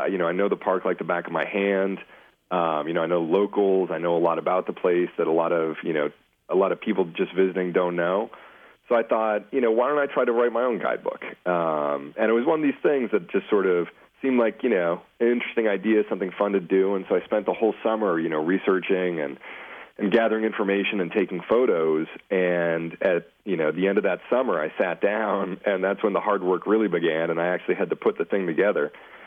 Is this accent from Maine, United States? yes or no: yes; Maine, United States; You know, growing up in Maine, growing up in rural Maine, you can't help but, sort of have a love for nature.